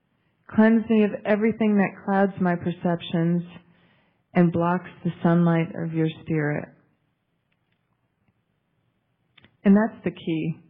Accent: Ireland; I think it's just because I'm Irish.

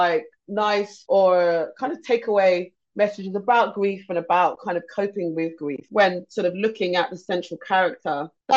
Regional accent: London, United Kingdom; I wasn't born in London, but I grew up in London.

